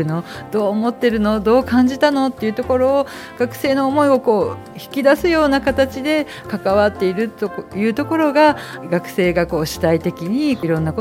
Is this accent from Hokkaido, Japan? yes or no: yes; Muroran, Hokkaido, Japan; also born or lived in Asahikawa / Sapporo; 私は室蘭出身なんですけれども、看護学校の方は旭川の方に行きまして、就職は札幌の方の病院の方に就職しました。